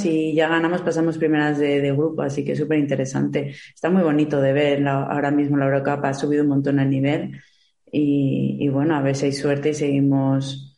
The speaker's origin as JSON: {"language": "Spanish", "region": "Valencian Community", "country": "Spain", "said": "al final y al cabo somos valencianos"}